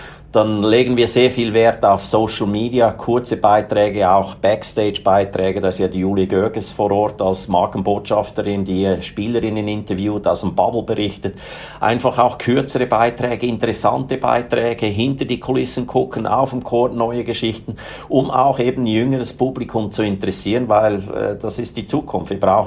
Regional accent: Switzerland

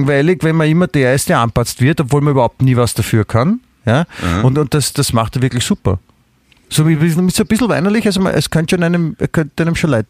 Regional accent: Vienna, Austria; da darf man auch als Wiener darf man auch Motschkan verdammt noch einmal

